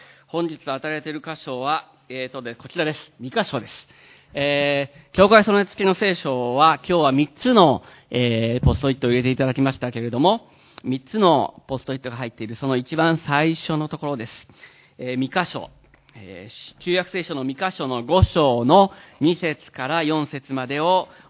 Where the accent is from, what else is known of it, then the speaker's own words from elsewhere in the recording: Tokyo, Japan; also born or lived in Osaka; 4歳までいた大阪が、まあ、今でも行くとですね、大阪に行くと、ああ、自分はここで生まれたのかなって、そんな、感慨深い思いになりますけれども